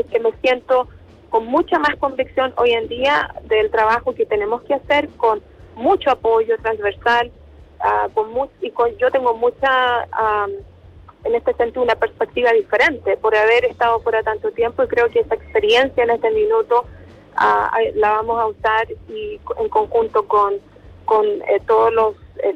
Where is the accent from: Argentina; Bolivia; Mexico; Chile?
Chile; moved away; 30 años atrás, cuando yo me fui de Chile, esto no existía.